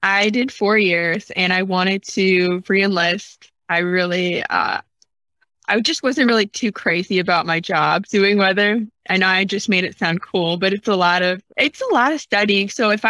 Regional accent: Michigan, United States; So I am originally from Wisconsin, Upper Michigan, way up north, very rural area. I graduated with about 36 kids to give you guys an idea of how small of a town I'm from.

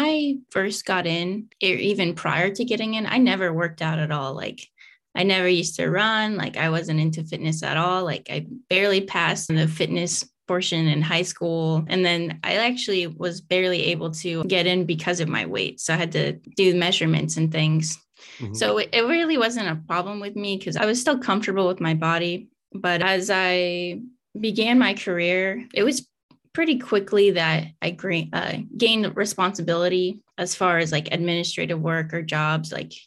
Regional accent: Nebraska, United States; also born or lived in Virginia / California; So I am originally from Nebraska. I served about 7 years in the Navy.

